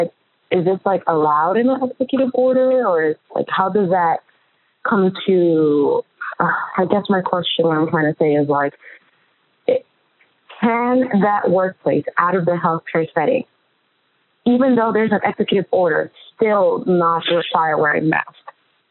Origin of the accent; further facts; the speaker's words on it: Puerto Rico; I'm from Puerto Rico